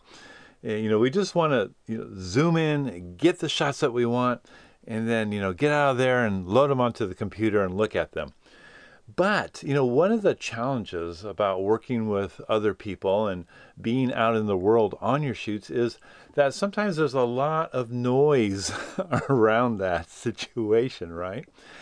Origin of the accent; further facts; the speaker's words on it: United States; And being an American, you know, I can only really speak to American behavior